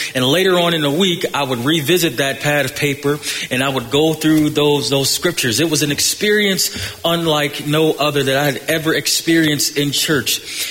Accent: Buffalo, New York, United States; the church I grew up in Buffalo, New York.

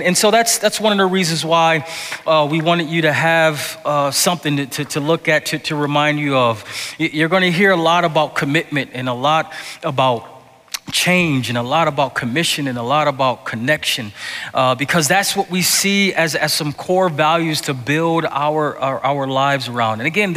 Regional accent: Buffalo, New York, United States; Unlike my hometown Buffalo Bills or some of your Some of you Browns fans

